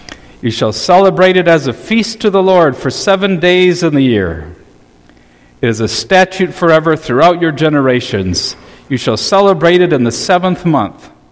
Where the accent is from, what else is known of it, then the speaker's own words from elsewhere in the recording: Edgerton, Minnesota, United States; I have so many fond memories as a boy growing up in Edgerton, Minnesota.